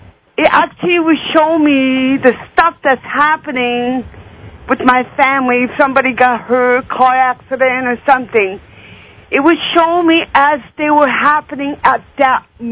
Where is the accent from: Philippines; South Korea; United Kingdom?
South Korea; I was born and raised in Korea.